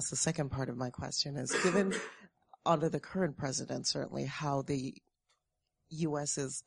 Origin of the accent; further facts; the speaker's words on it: Canada; also born or lived in Singapore; now in London, United Kingdom; I'm actually a Canadian expat living here in London who previously lived in Singapore.